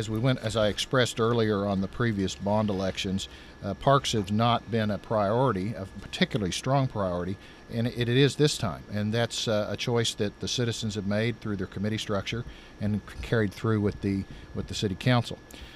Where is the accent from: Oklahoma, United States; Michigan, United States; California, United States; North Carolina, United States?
Oklahoma, United States; Enid; And I'm from Enid, and I remember our town square.